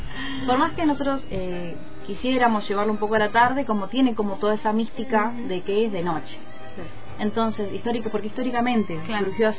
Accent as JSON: {"language": "Spanish", "town": "Viedma", "region": "Río Negro", "country": "Argentina", "tie": "born or raised there", "said": "yo soy oriunda de Viedma, tengo 34 años, estudié en la Universidad Nacional de Comahue, allá en el curso, me recibí y tomé la decisión de venir a vivir acá al Valle, al Alto Valle."}